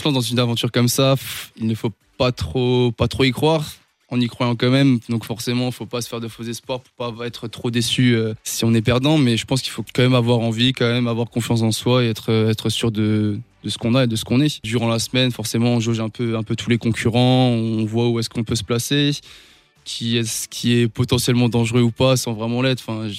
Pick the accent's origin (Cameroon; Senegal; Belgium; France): France; Saverne, Grand Est; born there; Je suis né en Alsace, donc je suis né à Saverne.